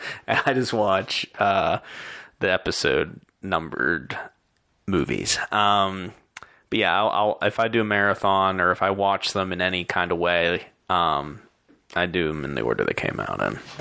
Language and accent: English; Clarion, Pennsylvania, United States; I was going from Pittsburgh back home to Clarion every weekend to hang with my friends and go out partying.